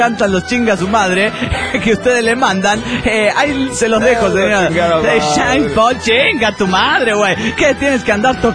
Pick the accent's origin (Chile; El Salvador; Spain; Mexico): Mexico; Culiacán, Sinaloa; de Culiacán, Sinaloa, México.